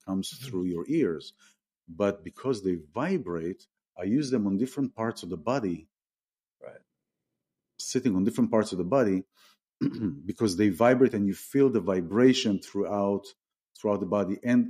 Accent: Tel Aviv, Tel Aviv District, Israel; And I come from Israel. I come from a big town in a small country. I come from Tel Aviv and in Israel.

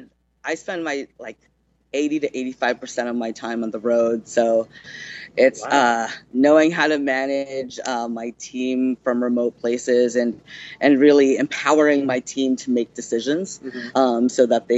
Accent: Philippines; also born or lived in Cambridge, United States; now in Oakland, United States; I'm not. I'm actually immigrated from the Philippines.

